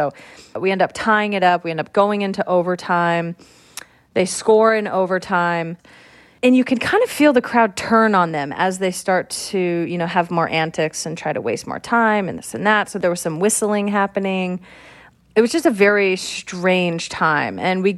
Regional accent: California, United States; I'm from California.

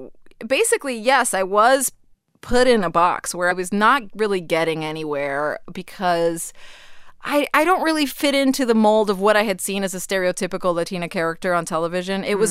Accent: Miami, Florida, United States; I grew up in Miami to a small Cuban family, and they, you know, I grew up in a religious household.

